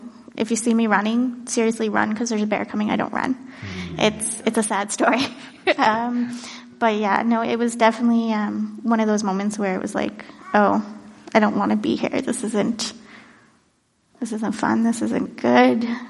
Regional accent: Nova Scotia, Canada; No, I'm not a Newfie. I'm a Cape Breton.

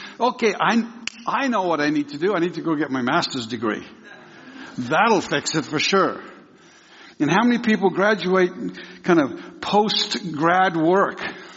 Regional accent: England, United Kingdom; And I was raised in England.

